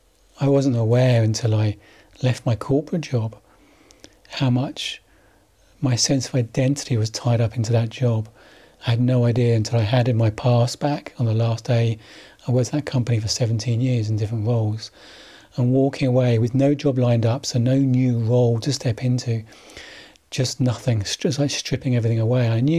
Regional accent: London, United Kingdom; also born or lived in Australia / Scotland; London born and bred, East End, Cockney. I don't really sound very Cockney. I'm technically a Cockney because I was born in within the sound of the Bow Bells.

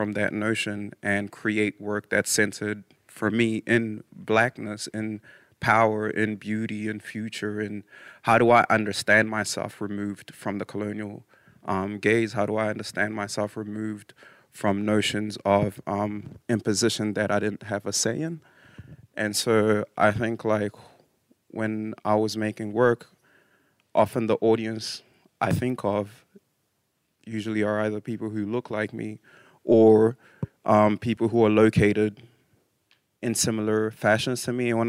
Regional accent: New Zealand; I was raised in Aotearoa, New Zealand, and I now reside here.

